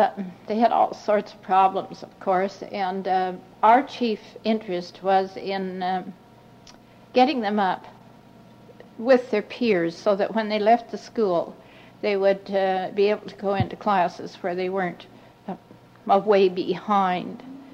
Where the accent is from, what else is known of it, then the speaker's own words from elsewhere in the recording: Victoria, British Columbia, Canada; born there; now in Coquitlam, Canada; I was born in Victoria to missionary parents. We came to this part of the country, Coquitlam, in 1920, and with the exception of 6 years, I've been here ever since.